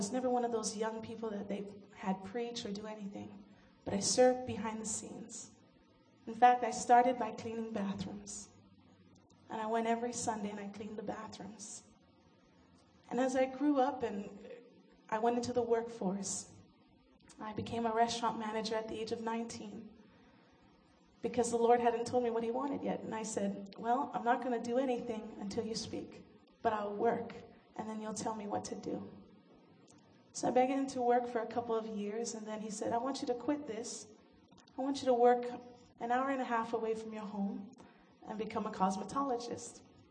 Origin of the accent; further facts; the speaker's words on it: Hilo, Hawaii, United States; I'm from Hawaii. I'm from Hilo, Hawaii. Back in Hawaii, we have a saying